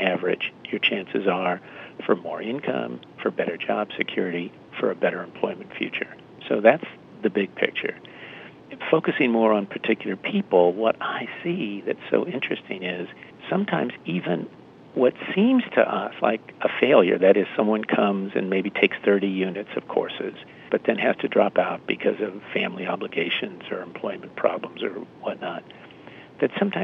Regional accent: California, United States; in some states, like my home state of California, they're facing really significant cuts

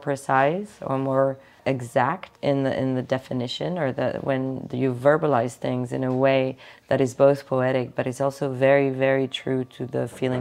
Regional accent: New York, United States; I thought about the situation of being a New Yorker and being an artist.

